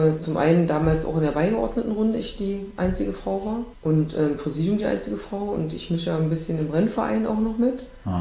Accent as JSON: {"language": "German", "region": "East Germany", "country": "Germany", "said": "da warst du ja auch in der Minderheit als Ossi."}